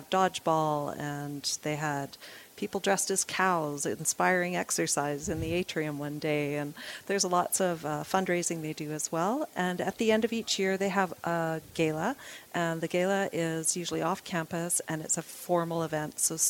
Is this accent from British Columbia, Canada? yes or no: yes; Victoria, British Columbia, Canada; now in Calgary, Canada; So, being that I'm not from Calgary, I'm born and raised in Victoria, BC.